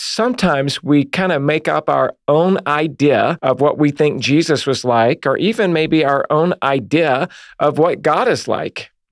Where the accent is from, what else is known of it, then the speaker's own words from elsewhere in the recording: United States; I was growing up in America, like many of the listeners here today